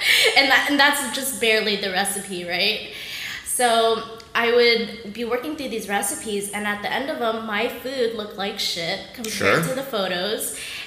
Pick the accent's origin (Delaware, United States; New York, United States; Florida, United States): Florida, United States; No, but I grew up in Florida and back there at that time period too, like food, like really good food didn't really exist.